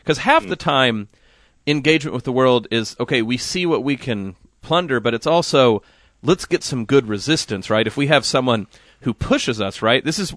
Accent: Oklahoma, United States; I remember growing up in Oklahoma and hearing an offal with a thick Southern Oklahoman accent is a wonderful word to hear.

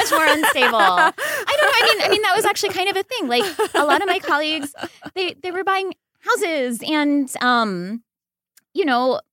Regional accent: Orlando, Florida, United States; I grew up in Florida, so like I had missed that.

